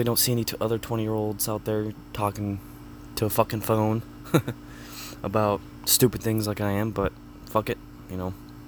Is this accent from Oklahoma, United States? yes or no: yes; Enid, Oklahoma, United States; born there; I was born in Enid, Oklahoma in 1999 on January 31st.